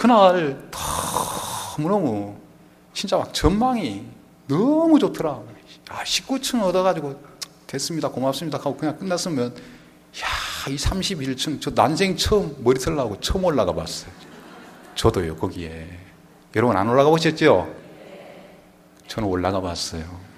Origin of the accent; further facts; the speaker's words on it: Seoul, South Korea; 제가 서울 사람 아닙니까?